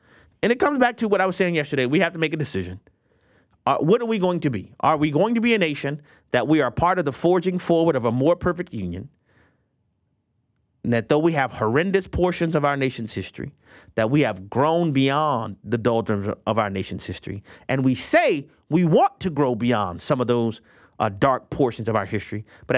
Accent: New Orleans, Louisiana, United States; I told you guys that I'm born and raised in New Orleans.

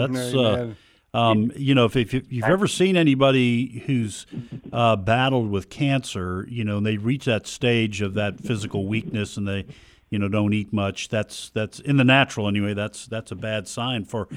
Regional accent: New England, United States; I told them that I was from New England

